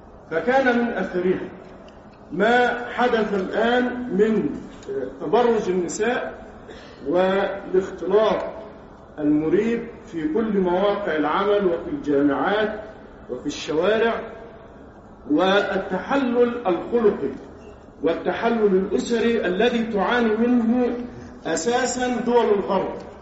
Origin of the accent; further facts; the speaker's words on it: Egypt; عندنا في مصر عانينا من هذه المسألة